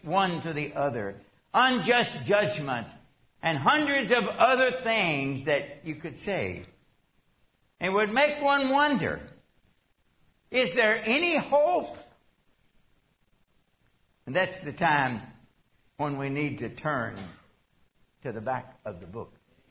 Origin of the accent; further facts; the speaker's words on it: Kentucky, United States; I was born and reared in Western Kentucky, and everybody I knew was a white, English-speaking hillbilly, okay?